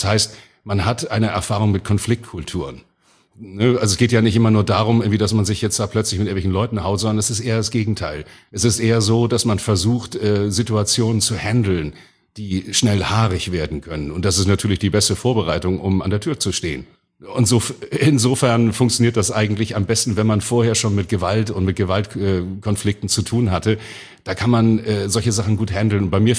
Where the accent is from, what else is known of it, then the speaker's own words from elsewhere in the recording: Hamburg, Germany; weil ich bin geborener Hamburger in der mindestens 8. Generation jetzt und da geht das Hamburgische sowieso nie ganz raus.